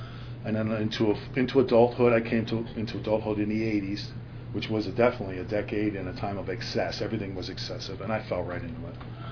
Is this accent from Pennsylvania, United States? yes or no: yes; Allentown, Pennsylvania, United States; I'm the youngest of five children. I was born in Allentown, Pennsylvania. And I was raised in a church.